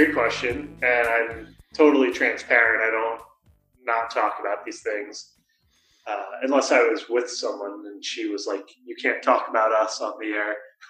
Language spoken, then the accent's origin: English; New York City, New York, United States; I was born on the Upper East Side. I grew up in a family of lawyers and business people who did well in New York City.